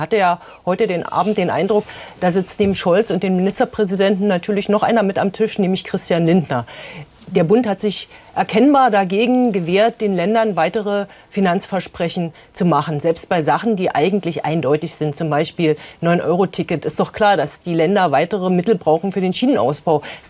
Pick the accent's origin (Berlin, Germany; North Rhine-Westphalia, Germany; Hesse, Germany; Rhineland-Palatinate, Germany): Berlin, Germany; das merke ich als Berlinerin nicht.